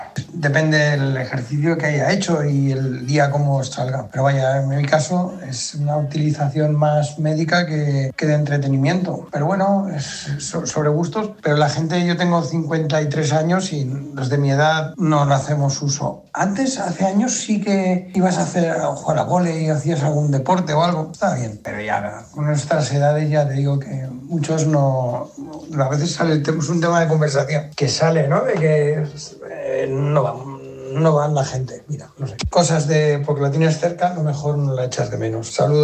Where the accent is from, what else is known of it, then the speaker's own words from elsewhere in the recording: Sitges, Catalonia, Spain; soy de Sitges, de Barcelona.